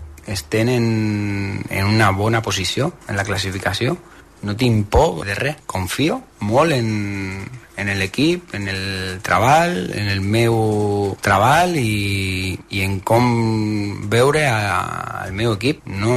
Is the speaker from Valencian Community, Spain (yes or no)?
no; Madrid, Community of Madrid, Spain; born there; perquè he nascut en Vallecas